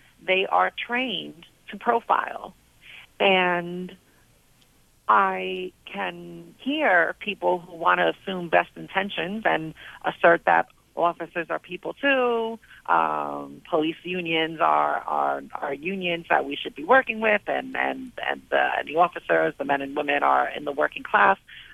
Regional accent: New Jersey, United States; I'm from New Jersey, in case people cannot hear that already.

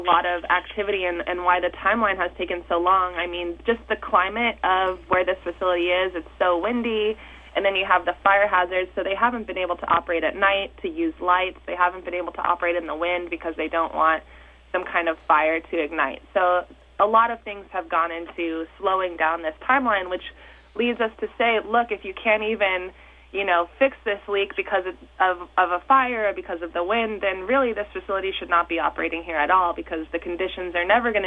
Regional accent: Chatsworth, California, United States; I'm from Chatsworth. I did that in my community.

